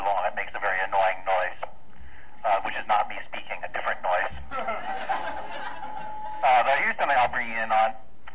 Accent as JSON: {"language": "English", "region": "East Coast", "country": "United States", "said": "We are from the East Coast of the United States."}